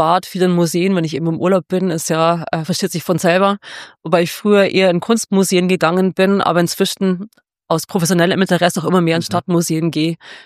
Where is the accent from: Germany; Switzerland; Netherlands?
Germany; Regensburg, Bavaria; also born or lived in Deggendorf; so zum Teil aus der Oberpfalz, Amberg und zum Teil aus dem Aschaffenburger Raum. Aber ich bin in Regensburg aufgewachsen und habe da auch lang gelebt.